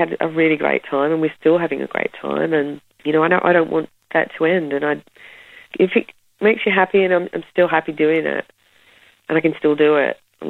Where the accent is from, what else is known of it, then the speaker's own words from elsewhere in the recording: Perth, Western Australia, Australia; that's what I grew up listening to in Perth, going to see bands like